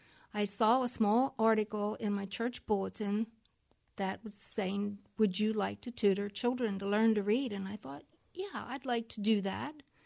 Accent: Pittsburgh, Pennsylvania, United States; I grew up in Pittsburgh, but I've been away for 25 years.

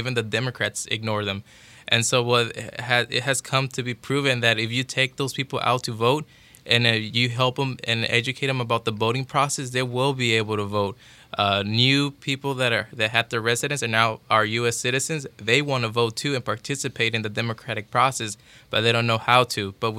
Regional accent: Mexico; now in United States; I'm originally from Mexico, but I migrated to the United States. So I'm one of those documented students here in Indiana.

